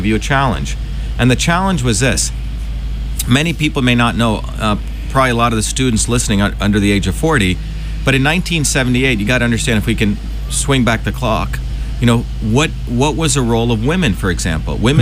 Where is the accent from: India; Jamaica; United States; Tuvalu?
India; born there; You know, I was born in India. My parents came here in 1970.